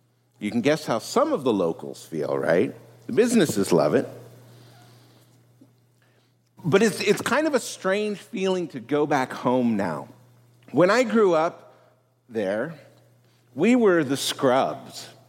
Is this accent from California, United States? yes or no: yes; Cayucos, California, United States; I went home to a little town where I grew up in Cayucas, California, rural on the beach.